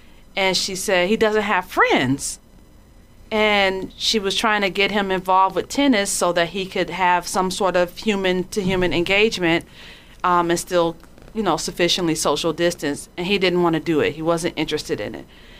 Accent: Detroit, Michigan, United States; And growing up in Detroit, it really got to the point where there were just literally crack houses all around our neighborhood.

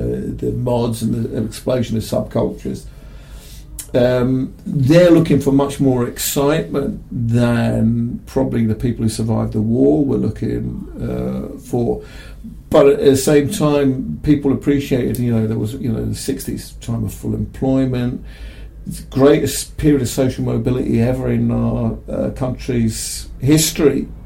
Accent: London, United Kingdom; growing up in West London in the 1960s.

